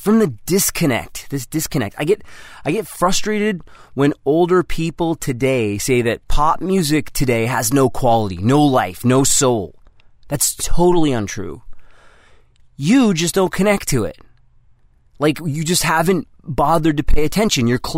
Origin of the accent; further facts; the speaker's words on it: Canada; Now, I grew up in Canada, so I have this aversion to cold temperatures